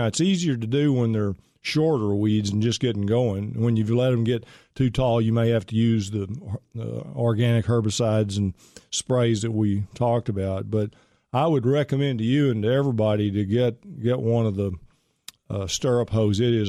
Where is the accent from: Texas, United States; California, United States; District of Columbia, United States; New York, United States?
Texas, United States; Pittsburg; I'm from Pittsburgh, right down the road.